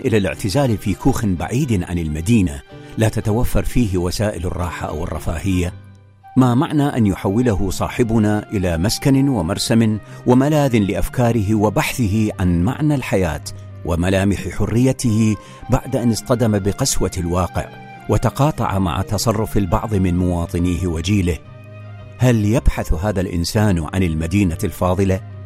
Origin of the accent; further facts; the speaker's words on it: Iraq; ببيئتي ببيئتك كعراقيين في مدينة الناصرية مثلا